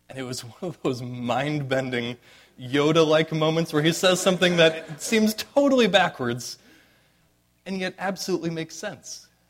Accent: Arizona, United States; I grew up in Arizona, which is to say that I grew up swimming.

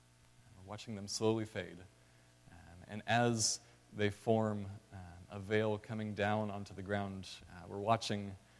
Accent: Arizona, United States; I'm from Arizona, so we don't really encounter them very much.

